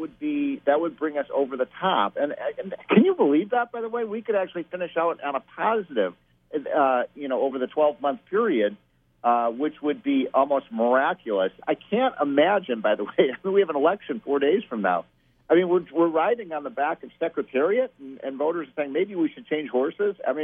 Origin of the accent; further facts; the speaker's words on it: Illinois, United States; as I mentioned, I'm from Illinois.